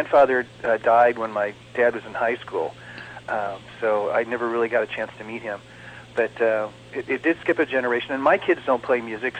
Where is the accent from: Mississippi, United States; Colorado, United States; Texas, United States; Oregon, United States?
Colorado, United States; Denver; Denver? From Colorado.